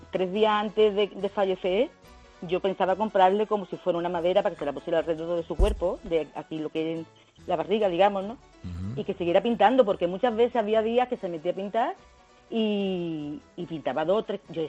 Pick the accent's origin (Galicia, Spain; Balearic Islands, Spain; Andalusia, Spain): Andalusia, Spain; Málaga; porque soy de aquí de Málaga